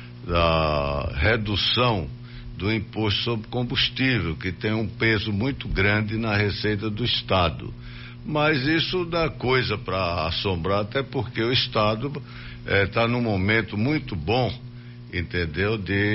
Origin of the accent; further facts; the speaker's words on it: Euclides da Cunha, Bahia, Brazil; eu, por exemplo, sou lá da região Nordeste